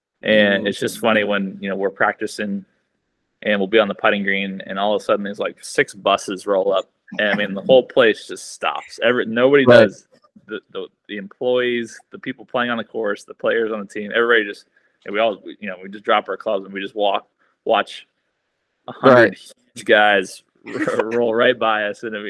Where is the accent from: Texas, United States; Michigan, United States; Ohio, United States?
Ohio, United States; Columbus; I knew I'd always kind of wanted to play on the PGA Tour, growing up in Columbus, going to the Memorial Tournament